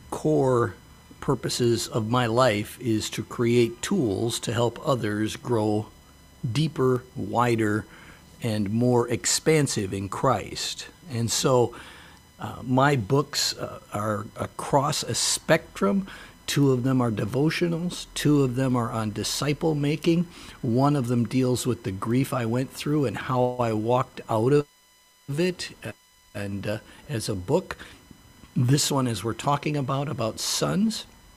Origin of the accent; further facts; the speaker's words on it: California, United States; I'm from Southern California, and I only know of two or three.